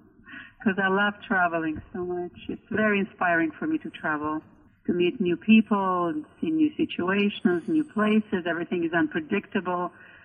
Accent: Moldova; born there; English is a second language; Right. I was born in Eastern Europe. It used to be a part of Soviet Union, but now it's an independent country called Moldova.

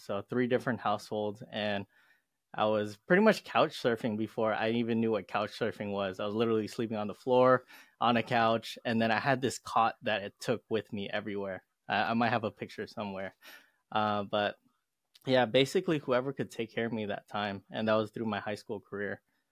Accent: Los Angeles, California, United States; born there; I was born in Los Angeles, California, to two hardworking immigrant parents living the typical immigrant lifestyle.

